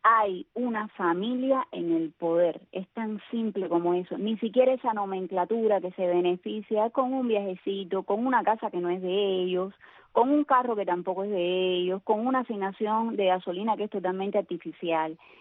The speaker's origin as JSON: {"language": "Spanish", "country": "Cuba", "said": "nosotros los cubanos tenemos la escuela de estar regados, no solo en Miami, en el mundo entero."}